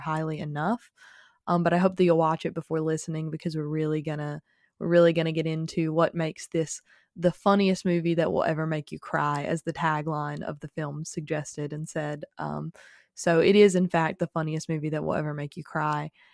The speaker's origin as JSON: {"language": "English", "region": "the South", "country": "United States", "tie": "born or raised there", "said": "as a girl growing up in the American South, this movie is just part of your formative childhood experience."}